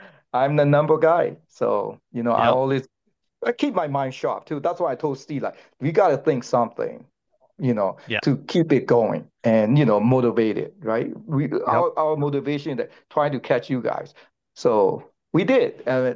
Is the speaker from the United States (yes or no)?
no; Myanmar; Yeah, I came from Burma, like grew up in 100 degrees weather.